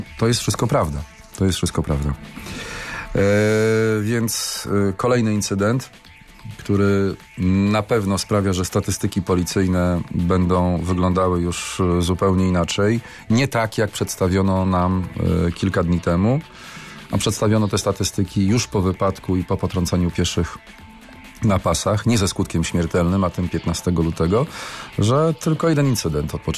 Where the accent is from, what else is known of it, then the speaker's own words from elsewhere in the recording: Szczecin, West Pomeranian Voivodeship, Poland; born there; No ale jestem szczecinianinem z urodzenia